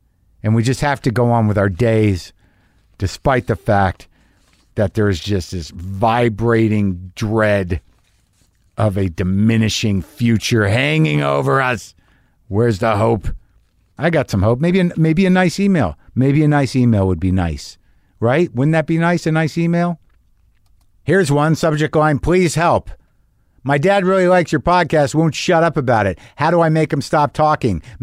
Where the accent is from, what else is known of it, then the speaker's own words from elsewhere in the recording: Albuquerque, New Mexico, United States; I grew up in New Mexico, like in Albuquerque.